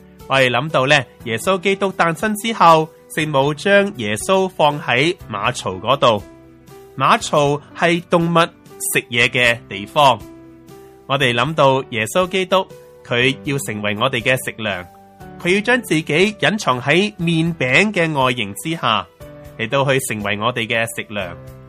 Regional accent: China; 都近我哋中国人嘅冬至啦

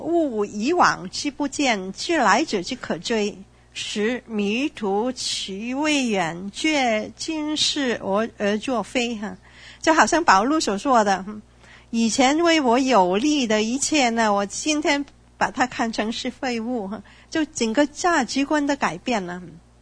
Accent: Macau; born there; 我是在澳门出生

